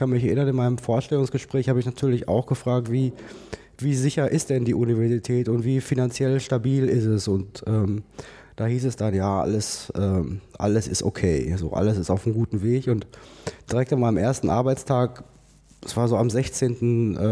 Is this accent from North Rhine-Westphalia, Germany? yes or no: yes; Bochum, North Rhine-Westphalia, Germany; Naja, ich bin ja ein Kind des Ruhrgebiets. Ich bin in Bochum geboren und in Bochum auch zur Uni gegangen.